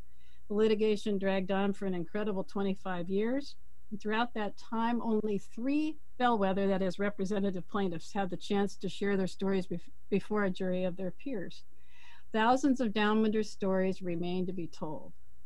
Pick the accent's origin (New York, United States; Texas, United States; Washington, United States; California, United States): Washington, United States; Richland; I was born and raised in Richland, Washington, the community closest to the Hanford site.